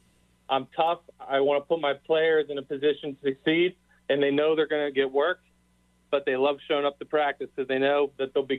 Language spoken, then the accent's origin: English; Pittsburgh, Pennsylvania, United States; So with that all being said, I grew up in Pittsburgh.